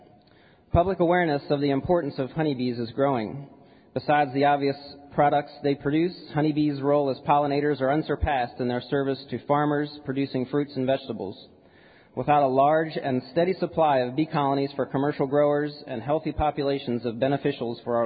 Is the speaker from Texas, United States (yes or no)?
yes; Texas, United States; I'm a Texan through and through, and I grew up in a household with a mom who was a beekeeper.